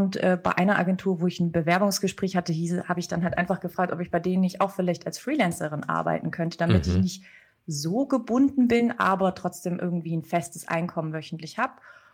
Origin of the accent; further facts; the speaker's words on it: Stuttgart, Baden-Württemberg, Germany; Ich komme aus Stuttgart, ja. Ich habe tatsächlich mein ganzes Leben hier verbracht. Einmal, eine kurze Zeit habe ich eben in Pforzheim studiert, ich habe da meinen Bachelor absolviert und das war es dann auch und dann wieder zurück.